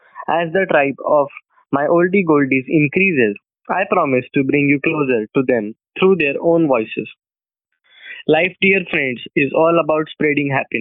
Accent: India; English is a second language; I am 15 years old and I am from India.

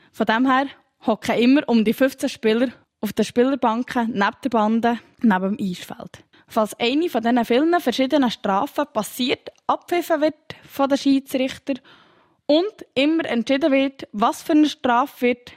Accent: Bönigen, Bern, Switzerland; Mein Heimatort ist auch Bönigen.

